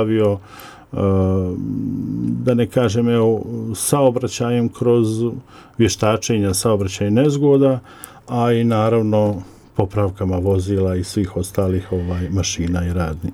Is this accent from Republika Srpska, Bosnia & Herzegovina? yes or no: no; Brčko, Brčko District, Bosnia & Herzegovina; ja sam rođen u Brčkom i svoje evo, do studija vrijeme sam proveo u Brčkom i nakon studija u Brčkom.